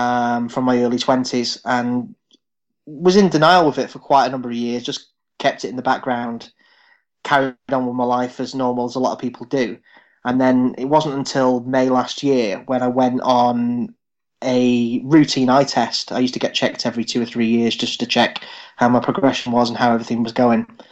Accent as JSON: {"language": "English", "town": "Manchester", "region": "North West England", "country": "United Kingdom", "said": "So I'm from Manchester. I'm 40 this year."}